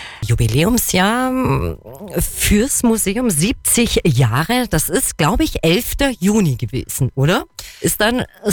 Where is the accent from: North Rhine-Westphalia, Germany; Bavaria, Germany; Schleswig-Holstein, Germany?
Bavaria, Germany; Kempten; born there; Ich bin ja gebürtige Kemptnerin, also eine gebürtige Allgäuerin